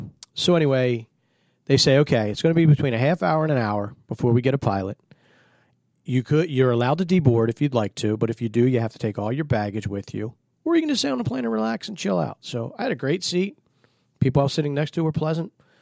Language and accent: English; Catonsville, Maryland, United States; And I, growing up in Catonsville, knew a ton of girls that went to Keough